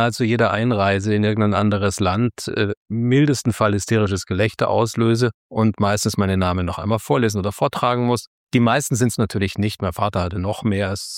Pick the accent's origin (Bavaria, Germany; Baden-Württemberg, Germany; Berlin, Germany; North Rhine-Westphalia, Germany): Bavaria, Germany; Munich; born there; ich bin in München geboren, weil meine Mutter auf dem Weg nach Franken es nicht erwarten konnte. Und sonst wäre ich wahrscheinlich in Franken in der Nähe von Kulmbach geboren.